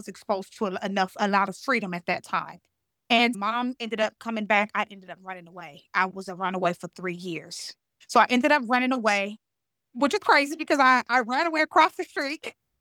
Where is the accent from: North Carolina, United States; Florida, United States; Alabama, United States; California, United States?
California, United States; Inglewood; And so I grew up in Inglewood. And yeah, Inglewood, California.